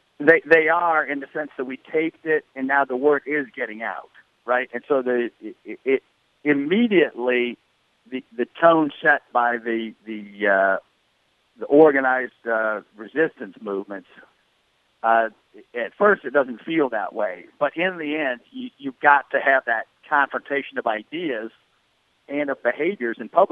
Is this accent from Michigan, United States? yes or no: yes; Detroit, Michigan, United States; I grew up in Detroit and middle of Michigan, and I know those folks, right?